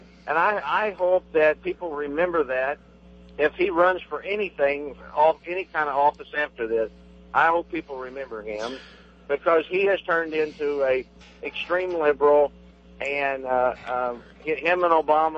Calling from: Jefferson City, Missouri, United States; Calling from Jeff City.

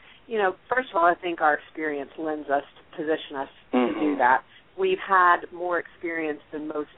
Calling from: Cincinnati, Ohio, United States; Actually, I'm in Cincinnati, Ohio, which is where our corporate office is.

